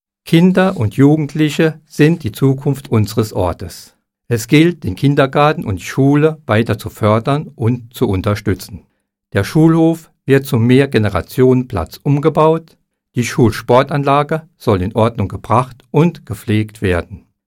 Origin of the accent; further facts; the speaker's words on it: Saarbrücken, Saarland, Germany; born there; now in Kottenheim, Germany; ich bin 56 Jahre alt, verheiratet und Vater von 2 erwachsenen Kindern. Geboren wurde ich in Saarbrücken und fühle mich seit mehr als 20 Jahren in Kottenheim zu Hause.